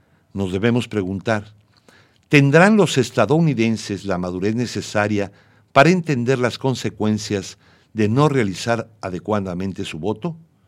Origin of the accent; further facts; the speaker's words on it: Mexico; deberíamos como mexicanos estar seriamente preocupados